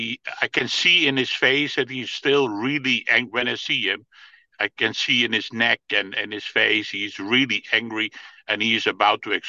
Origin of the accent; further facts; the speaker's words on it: Amsterdam, North Holland, Netherlands; It's my second time here. I'm from Amsterdam.